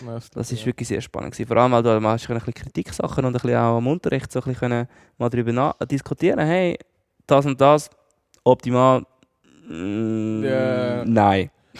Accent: Switzerland; ich bin Schweizer, ich beherrsche nicht einmal richtig Schriftdeutsch.

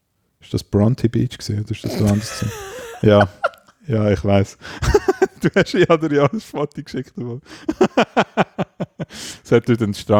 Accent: Switzerland; da habe ich mir jetzt also auch als Schweizer gesagt

